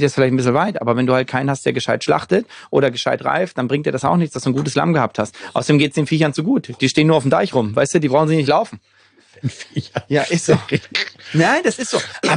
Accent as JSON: {"language": "German", "town": "Göttingen", "region": "Lower Saxony", "country": "Germany", "said": "ich komme aus Göttingen"}